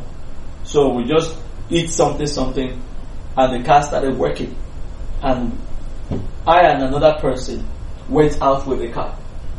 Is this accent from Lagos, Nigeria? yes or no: yes; Bariga, Lagos, Nigeria; I remember that I grew up in Ilaje Bariga.